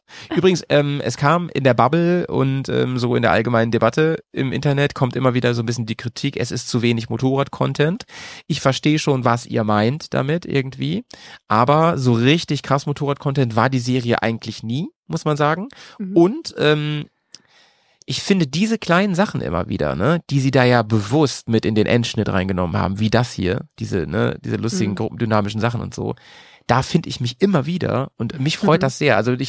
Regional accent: Lower Saxony, Germany; da wo ich herkomme, Steinhuder Meer, vielleicht kennt das ja eine oder die andere

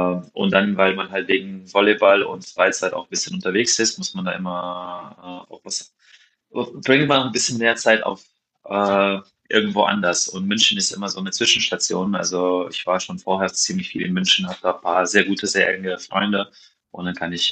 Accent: Maribor, Drava, Slovenia; Aber da ich ja hier aufgewachsen bin in Maribor

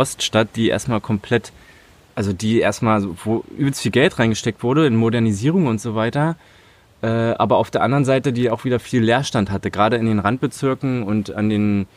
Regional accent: Magdeburg, Saxony-Anhalt, Germany; und wo ich aufgewachsen bin, Olvenstedt, also ich wohnte auch 14 Jahre im Plattenbau.

